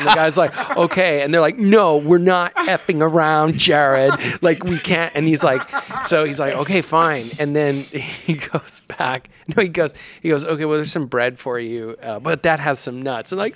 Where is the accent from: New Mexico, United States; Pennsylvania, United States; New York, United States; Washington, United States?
New Mexico, United States; Las Cruces; I grew up in Las Cruces, and in my when it was a junior high, not middle school, Alameda Junior High, it was like Fort Apache, the Bronx.